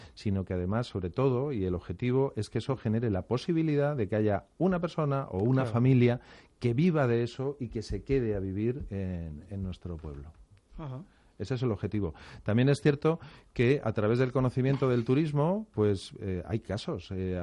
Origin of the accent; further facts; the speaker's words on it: Madrid, Community of Madrid, Spain; now in La Iruela, Spain; yo soy madrileño. Soy madrileño y yo elegí La Iruela, o La Iruela me eligió a mí, no lo sé quién eligió a quién, pero yo llegué allí en el año 89, 88, 89